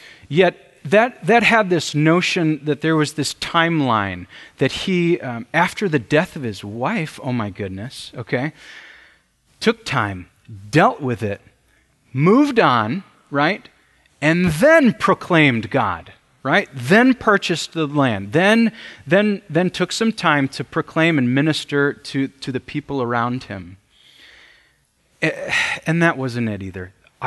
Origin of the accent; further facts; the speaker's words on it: United States; As an American, man, I have a tough time swallowing that.